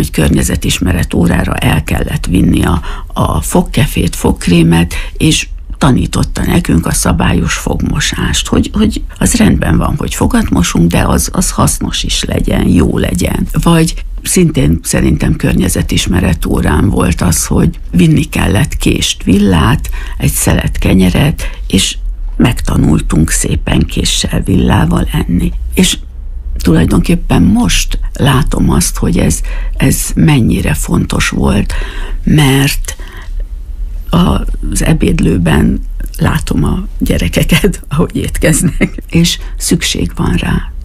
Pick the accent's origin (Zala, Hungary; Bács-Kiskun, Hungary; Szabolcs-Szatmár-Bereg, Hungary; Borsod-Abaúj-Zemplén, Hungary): Borsod-Abaúj-Zemplén, Hungary; Szirma; És természetesen Miskolcon mi magunk szintén falusi életet éltünk, mert Szirmán laktunk, úgyhogy én ilyen hűséges típus vagyok, mert Szirmán nőttem föl, a szirmai általános iskolába jártam 8 évig